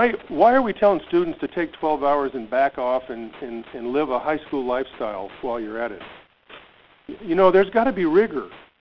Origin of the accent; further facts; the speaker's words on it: Texas, United States; I know him. I'm from Texas.